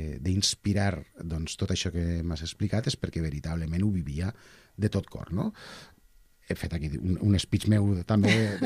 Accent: Barcelona, Catalonia, Spain; som del barri de Sants, tots

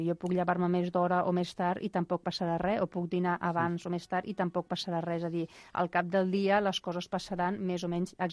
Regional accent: Catalonia, Spain; Jo li he dit efecte cava perquè, mira, sóc molt catalana i li poso l'efecte cava.

